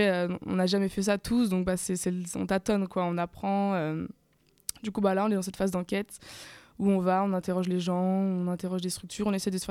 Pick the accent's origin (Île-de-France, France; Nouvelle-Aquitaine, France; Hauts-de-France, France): Nouvelle-Aquitaine, France; Angoulême; moved away as an adult; now in Marseille, France; j'ai 20 ans. Moi, j'ai grandi à Angoulême, donc c'est pas très loin de Bordeaux. Et je suis à Marseille depuis quelques semaines seulement pour mes études.